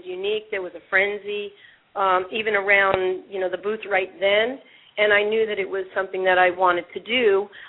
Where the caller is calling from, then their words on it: Jupiter, Florida, United States; I'm calling from my home office here in Jupiter, Florida, just a couple of miles from the retail store.